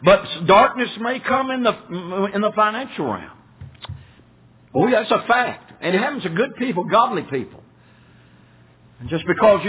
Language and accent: English; the South, United States; I'm from the South.